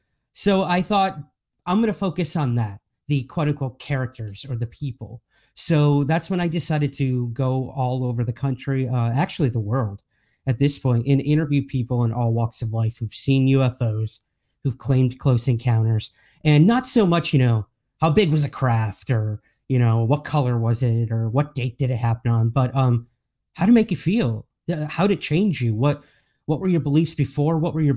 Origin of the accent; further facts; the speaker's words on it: New York, United States; for me, growing up in New York, I was always going to New York City and seeing Broadway plays and stuff like that.